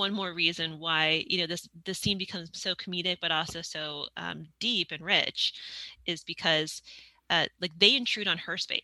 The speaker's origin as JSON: {"language": "English", "town": "Bellbrook", "region": "Ohio", "country": "United States", "tie": "born or raised there", "lives_now": "Los Angeles, United States", "said": "No, I grew up in Bellbrook. My whole family, like from like 18,000 generations back, is from, I was born in Kettering Hospital and yeah."}